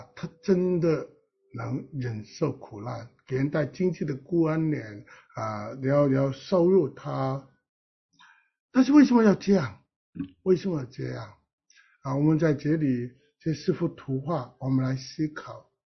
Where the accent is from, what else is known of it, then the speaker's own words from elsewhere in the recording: China; 今天我们身为一个中国人，面对日本人，我们都有这样的傲气